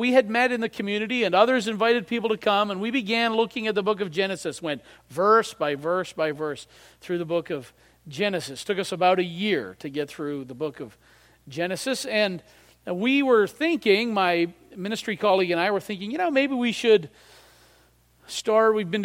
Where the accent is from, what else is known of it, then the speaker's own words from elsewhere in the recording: New Brunswick, Canada; which is more than I can say for where I grew up in New Brunswick.